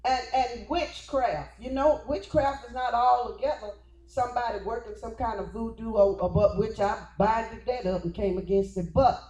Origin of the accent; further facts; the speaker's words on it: Louisiana, United States; because you know I was one from Louisiana.